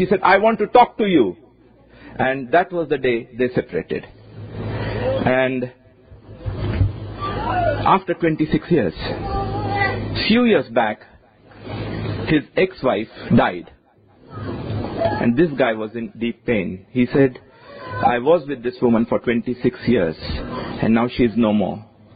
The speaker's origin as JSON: {"language": "English", "country": "India", "said": "I come from India, and in India, we have caste system."}